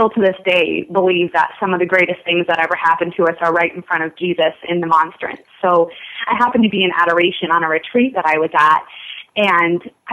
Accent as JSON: {"language": "English", "region": "Arizona", "country": "United States", "tie": "born or raised there", "also_born_or_lived": "Denver", "lives_now": "California, United States", "said": "So I left begrudgingly from Denver, but I actually was born and raised in Arizona."}